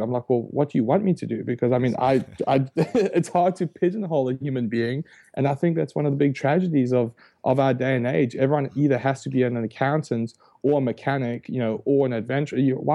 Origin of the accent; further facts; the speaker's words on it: South Africa; So basically, I was born and raised in South Africa, hence the funny accent.